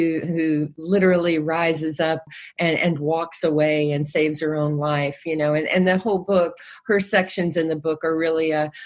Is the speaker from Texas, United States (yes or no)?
yes; Texas, United States; I first sort of sensed this as a little girl growing up in West Texas, a little girl with a deep, deep love of reading